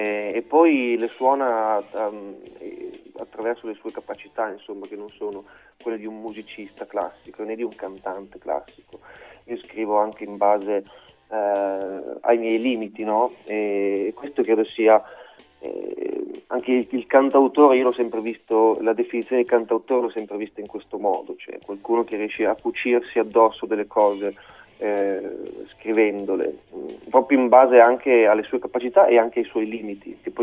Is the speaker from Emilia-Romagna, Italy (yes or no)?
yes; Fidenza, Emilia-Romagna, Italy; io vengo da quelle parti là, io sono di Fidenza, uh-huh, che sta a 10 km da lì